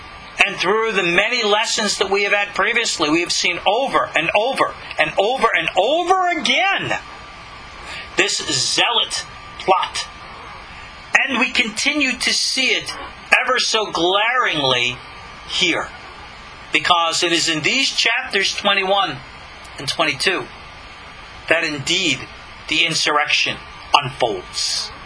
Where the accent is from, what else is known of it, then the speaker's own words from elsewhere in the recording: New York, United States; my hometown on Long Island.